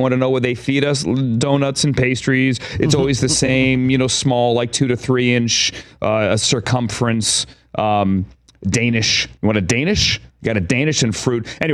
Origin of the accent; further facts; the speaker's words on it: Reston, Virginia, United States; One of those actually happened in my hometown of Reston, Virginia.